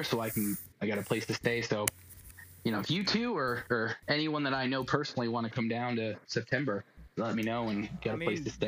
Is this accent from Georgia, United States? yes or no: no; New York, United States; I found trophies for Albany Saratoga Speedway and Fonda Speedway, which are two of my hometown area tracks.